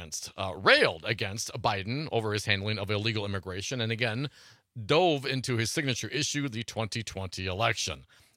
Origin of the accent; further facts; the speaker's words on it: Stevensville, Wisconsin, United States; You know, I grew up in Stevensville, which was, you know, not too far.